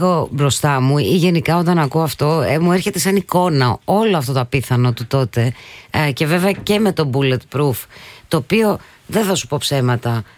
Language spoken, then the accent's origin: Greek; Central Macedonia, Greece; όπως λένε και στο χωριό μου εκεί στις Σέρες